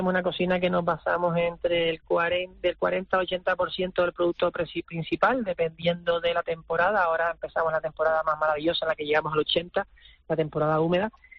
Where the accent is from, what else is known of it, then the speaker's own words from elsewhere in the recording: Canary Islands, Spain; es parte de nuestra esencia y nuestra historia, ¿no?, como canarios, ganaderos, pescadores y queseros, ¿no?